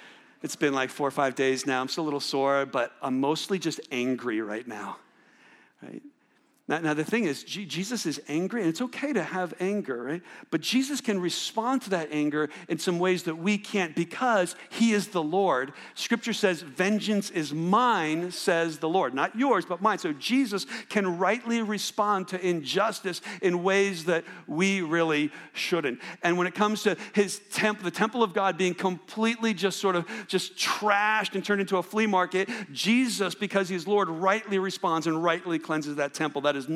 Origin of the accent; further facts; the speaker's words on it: New Jersey, United States; And I grew up in New Jersey, so we didn't have a lot of stampedes